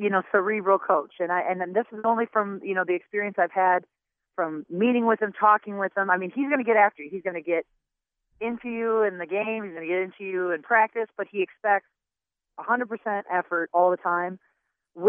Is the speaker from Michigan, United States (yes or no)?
yes; Utica, Michigan, United States; I'm originally from Utica, Michigan, which is right next door to Rochester. I'm from the east side.